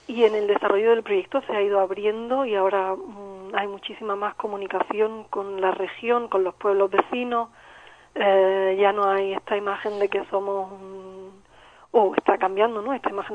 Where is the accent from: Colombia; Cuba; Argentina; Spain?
Spain; now in Portugal; el problema no sería como española vivir en Portugal